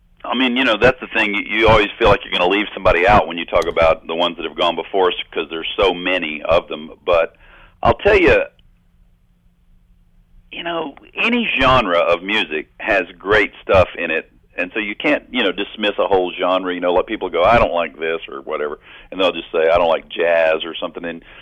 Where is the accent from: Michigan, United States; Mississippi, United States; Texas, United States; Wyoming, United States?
Mississippi, United States; they're from Georgia. I'm from Mississippi. We're about the same age